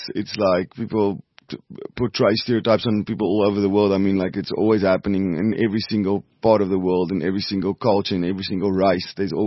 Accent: South Africa; I'm a massive, massive, massive fan of South Africa, and I love South Africa, and I'm South African.

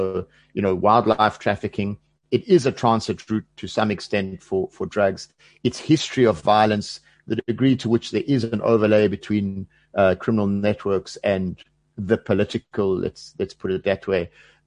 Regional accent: South Africa; what's fascinating for me as a South African, okay, I've worked for the UN in many places

